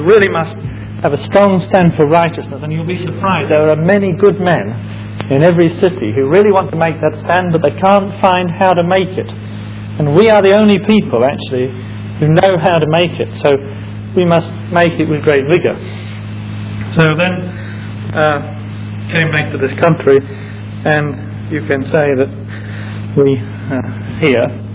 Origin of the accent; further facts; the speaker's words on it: England, United Kingdom; as long as I'm an Englishman, I'll never allow Marxists to run the Home Office